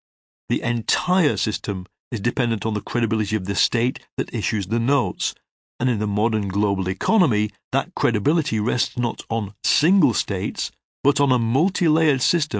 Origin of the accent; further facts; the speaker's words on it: Leigh, North West England, United Kingdom; I remember the main street of my hometown, Lee, in northwest England, in the 1970s, thronged on Saturday mornings with prosperous working-class families.